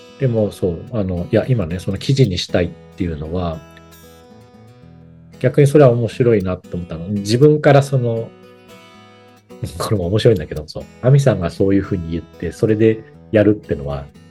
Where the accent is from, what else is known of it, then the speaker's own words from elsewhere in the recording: Ibaraki, Japan; 本当は僕の実家も被災したから、実家の茨城のあたりをあのなんとかこう助けようと思っていたんだけれども